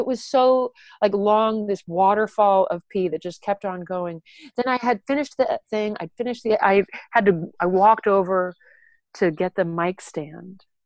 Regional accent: United States; I'm talking about the shame of being an American.

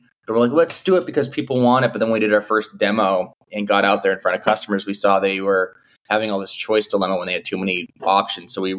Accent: Boston, Massachusetts, United States; I'm from Boston.

